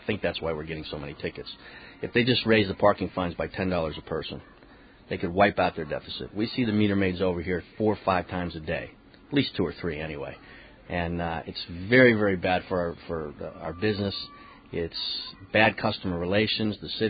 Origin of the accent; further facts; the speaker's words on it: Connecticut, United States; No, I didn't grow up here. I'm an import. I'm from Connecticut.